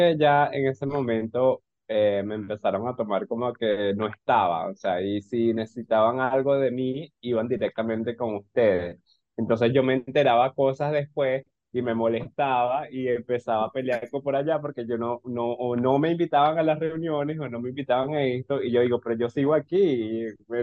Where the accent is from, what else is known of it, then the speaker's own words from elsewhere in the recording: Venezuela; now in Peru; la primera vez que yo me fui, fue en el 2016 de Venezuela.